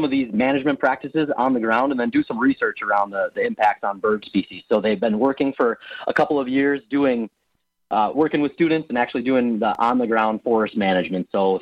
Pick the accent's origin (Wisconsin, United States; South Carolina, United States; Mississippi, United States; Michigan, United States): Wisconsin, United States; And I grew up right here in Wisconsin in Sheboygan County